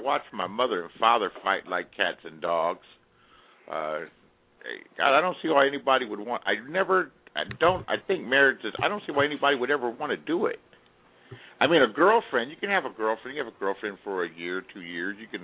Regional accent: Los Angeles, California, United States; now in Northern California, United States; I'm in Northern California. I'm from Southern California, though. Los Angeles, to be exact.

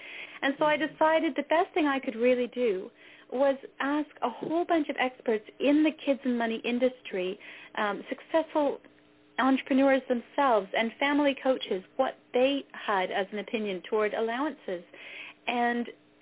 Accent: Canada; also born or lived in Netherlands / New Zealand; I am from Canada, but my accent is a bit mixed up because I've lived in Holland and New Zealand as well.

